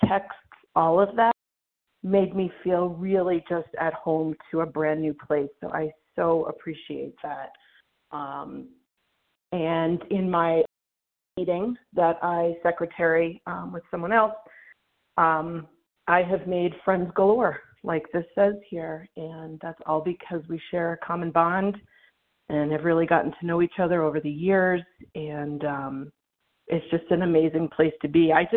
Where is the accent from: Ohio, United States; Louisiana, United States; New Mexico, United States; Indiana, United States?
New Mexico, United States; from New Mexico, and I am still a newcomer on this meeting here